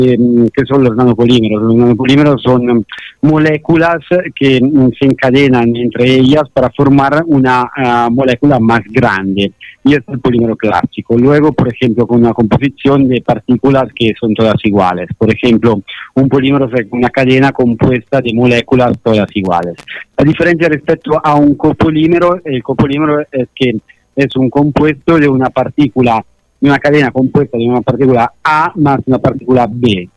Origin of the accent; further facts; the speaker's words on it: Italy; soy ingeniero civil, soy italiano y trabajo para una empresa española